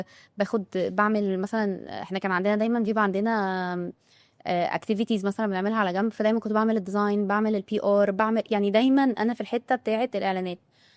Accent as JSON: {"language": "Arabic", "town": "Mahalla", "region": "Gharbia", "country": "Egypt", "tie": "born or raised there", "said": "ومش كومن عندنا في المحله ان حد يدخل، انا عايشه في المحله"}